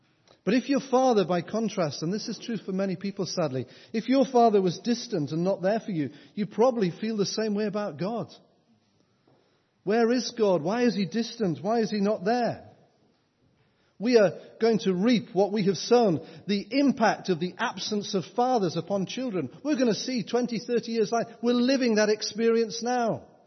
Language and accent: English; North East England, United Kingdom; I'm a Geordie. It was not my father I was frightened of. It was that matriarchal figure called Mum. Strong Geordie woman.